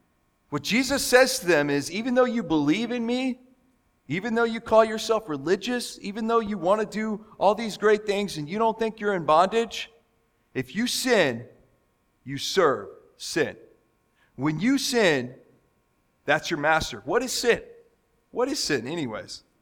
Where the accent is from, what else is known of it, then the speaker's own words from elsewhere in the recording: United States; And many of us would say that this morning because I'm American, right? I live in a free country.